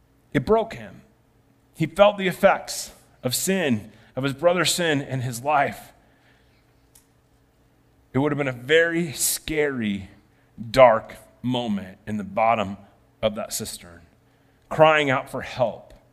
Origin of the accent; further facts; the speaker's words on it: Iowa, United States; I grew up in Iowa, and we had a bunch of them.